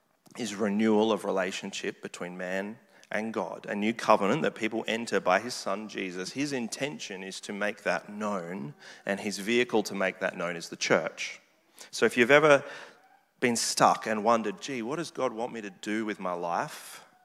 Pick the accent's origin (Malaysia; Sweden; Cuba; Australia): Australia; well, I'm Australian, I need to do the Australian thing